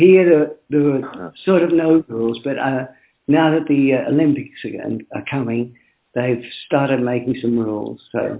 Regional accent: Australia; moved away as an adult; also born or lived in London; now in Brazil; I'd grown up in Australia. I'm Australian, so I grew up in Australia in the sun. I came here after many years of living in London

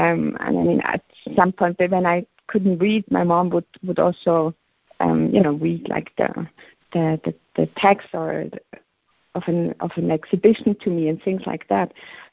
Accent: Basel, Basel-Stadt, Switzerland; And I grew up in Basel, and Basel has a very rich museum and scene.

